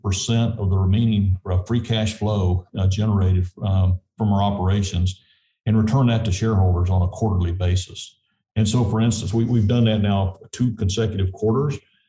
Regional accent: New Mexico, United States; of my childhood in southeast New Mexico.

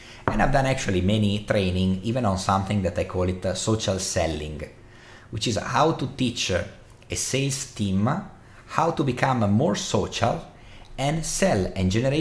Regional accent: Milan, Lombardy, Italy; I come from Milan in Italy, the capital of fashion

